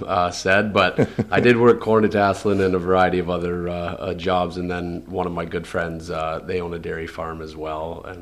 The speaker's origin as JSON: {"language": "English", "town": "Tillsonburg", "region": "Ontario", "country": "Canada", "tie": "born or raised there", "said": "Well, I grew up just outside of Tillsonburg in a small village called Brownsville. But I played all my hockey, went to school in Tillsonburg, so Tillsonburg is my hometown."}